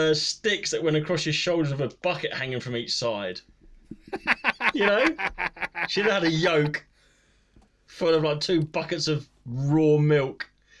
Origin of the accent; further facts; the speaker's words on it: East of England, United Kingdom; Well, fucking hell, I'm from Norfolk.